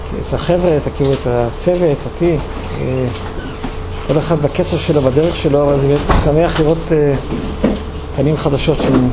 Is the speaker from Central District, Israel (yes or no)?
no; Jerusalem, Jerusalem District, Israel; כי אני ירושלמי, נולדתי בירושלים, כל חיי הייתי בירושלים